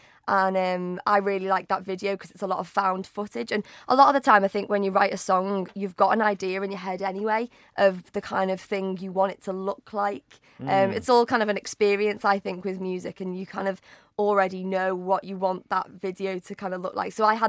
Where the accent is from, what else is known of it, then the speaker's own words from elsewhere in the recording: North West England, United Kingdom; Yeah. We're both from the Wirral.